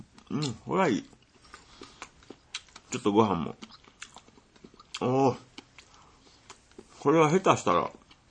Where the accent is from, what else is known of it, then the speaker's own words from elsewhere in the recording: Shiga, Japan; 料理としては僕のふるさとの滋賀県の郷土料理でありますですね